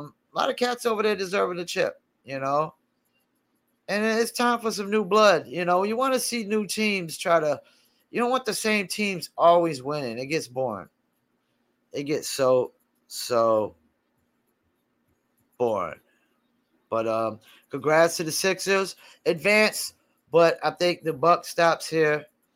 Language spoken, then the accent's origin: English; Fayetteville, North Carolina, United States; I'm not from Philly. Not from Boston. I'm from Fayetteville, North Carolina, otherwise known as Vietnam, a.k.a. Dreamville, home